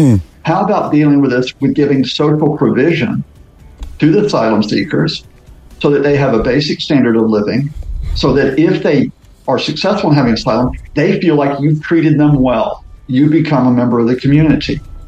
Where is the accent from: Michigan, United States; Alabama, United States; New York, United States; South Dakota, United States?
Alabama, United States; Birmingham; I was born in Birmingham, Alabama, and I grew up in that state, which was a largely segregated state.